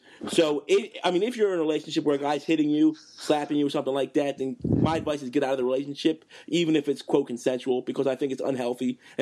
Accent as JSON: {"language": "English", "town": "Toronto", "region": "Ontario", "country": "Canada", "said": "I'm from the Big Smoke, baby."}